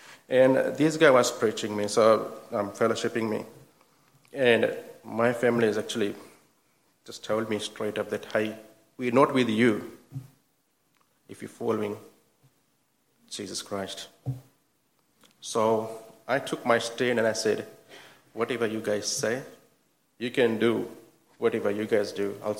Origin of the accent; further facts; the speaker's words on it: Fiji; because I'm from Fiji as well